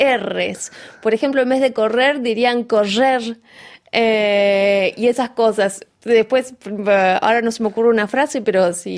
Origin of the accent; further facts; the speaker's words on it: Argentina; cómo somos los argentinos, un poco codiciosos, queremos un poquito más